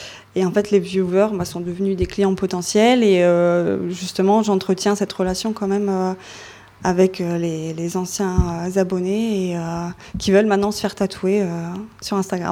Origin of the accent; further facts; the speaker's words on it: Metz, Grand Est, France; moved away as an adult; je viens de Metz, je ne suis pas du tout d'ici, j'ai fait un bac littéraire. Et à 18 ans, en fait, je suis arrivée ici avec mes parents